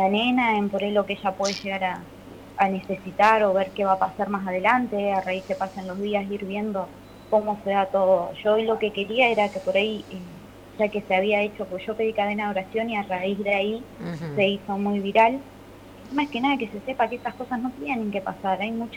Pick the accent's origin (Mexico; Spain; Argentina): Argentina; San Lorenzo, Santa Fe; Yo soy de ahí, de Barrio Centro, y ahora estaba hace unos meses allá en Beltrán, porque tengo negocio.